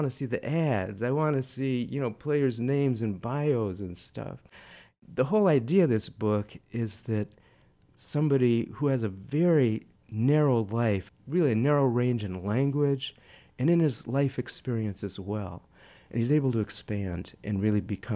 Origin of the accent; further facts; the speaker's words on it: LaSalle, Illinois, United States; You know, I grew up in LaSalle, Illinois, that was all white.